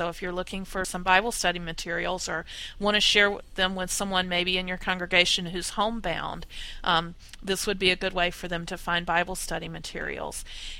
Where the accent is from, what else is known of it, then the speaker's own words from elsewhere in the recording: the South, United States; accent: Southern; I couldn't even stump it with my Southern accent.